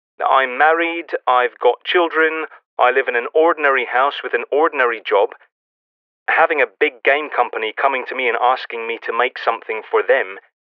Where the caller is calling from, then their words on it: West Midlands, United Kingdom; from Herefordshire in the UK. I'm currently visiting my family in the States